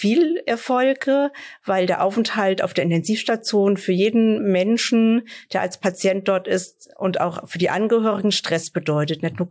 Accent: Lütter, Hesse, Germany; born or raised there; also born or lived in Fulda

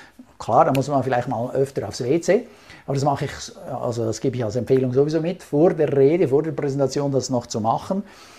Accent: Switzerland; Da haben wir als Schweizer eher Vorteile oder überhaupt die dialektstark sind, weil da ist tendenziell mehr Melodie drin.

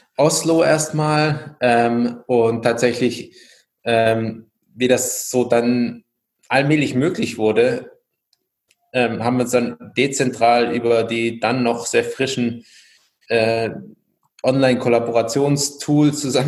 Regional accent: Nürtingen, Baden-Württemberg, Germany; born there; Ich bin 86 geboren in Nürtingen bei Stuttgart in einem amerikanischen Haushalt. Allerdings bin ich, würde ich sagen, kulturell sehr, wie soll man sagen, europäisch aufgewachsen.

